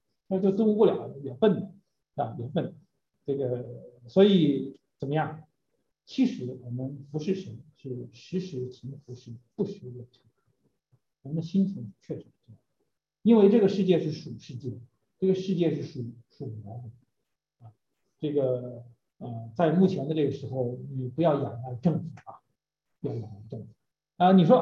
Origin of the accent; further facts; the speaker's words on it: China; 我们中国人比较喜欢玄学